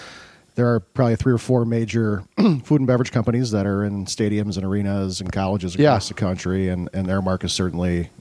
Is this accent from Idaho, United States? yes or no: no; Minneapolis, Minnesota, United States; born there; I was born in Minneapolis, so I had a lot of friends that we came back to visit